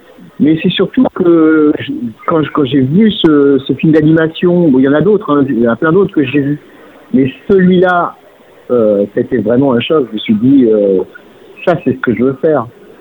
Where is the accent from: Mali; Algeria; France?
France; Normandy; born there; Donc, ma grand-mère était bretonne. Donc, je suis né en Normandie.